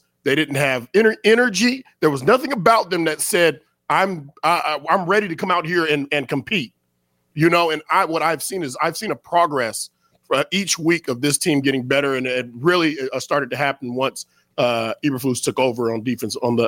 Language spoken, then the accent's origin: English; California, United States; I mean, I'm from Northern California.